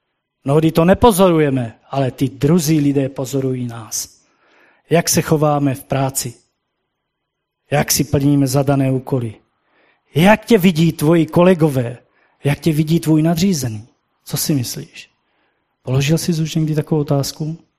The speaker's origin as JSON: {"language": "Czech", "region": "Moravia", "country": "Czechia", "said": "U nás na Moravě říkáme zašknůřenec."}